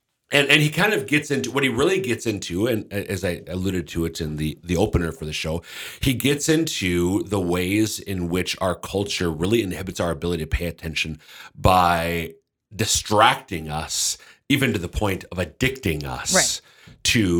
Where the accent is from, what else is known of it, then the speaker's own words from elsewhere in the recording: Minnesota, United States; now in Sioux Falls, United States; I'm originally from Central Minnesota. I have been working, though, in Sioux Falls for the diocese since 2002, so a gosh darn long time.